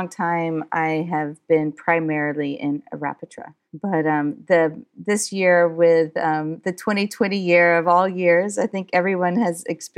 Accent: United States; I am from the United States, and I was one of those American kids that kind of grew up in various parts in the United States, but I come from Southern heritage.

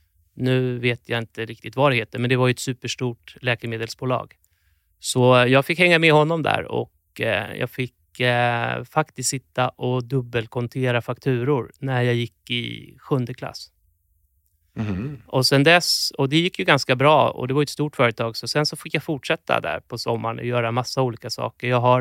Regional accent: Ekerö, Stockholm County, Sweden; also born or lived in Åkersberga; jag spenderade mina första år i Åkersberga faktiskt. Och sen så flyttade vi till Ekerö när jag skulle börja i andra klass. Men där är jag uppväxt med mamma och pappa. Och har en lilla syster också. Det var en fantastisk plats att växa upp. Det är ju en ö väster om Stockholm.

